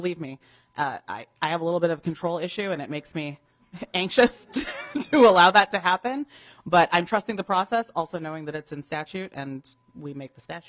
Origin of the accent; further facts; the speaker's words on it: Hawaii, United States; now in Minnesota, United States; I think most of you know that I was born and raised in Hawaii, and people often ask, like, how did I end up in Minnesota?